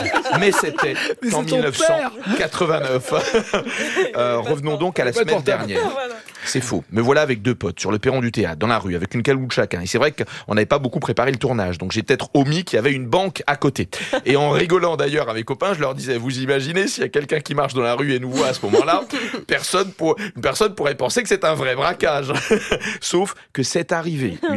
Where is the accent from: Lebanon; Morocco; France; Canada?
France; Corsica; Je n'ai jamais fait de braquage, mais j'ai grandi en Corse.